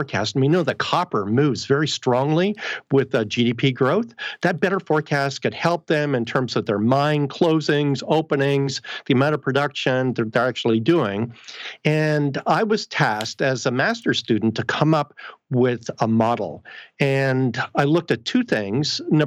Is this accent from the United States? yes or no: no; Canada; I'm Canadian, by the way.